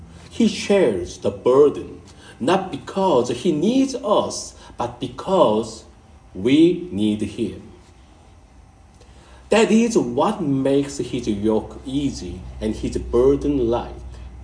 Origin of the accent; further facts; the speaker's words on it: South Korea; I saw the yoke in my hometown in Korea. It's a farming area.